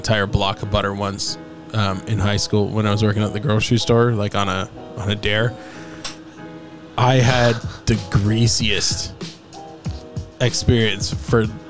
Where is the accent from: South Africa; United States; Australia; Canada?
Canada; listen, we're from Canada, and I just want to try it.